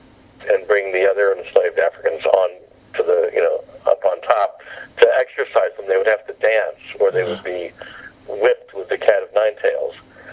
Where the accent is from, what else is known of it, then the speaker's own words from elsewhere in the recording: Syracuse, New York, United States; Well, I grew up in Syracuse, New York, moved to New York City because some great musicians invited me to sit to play with their band, start a band with them.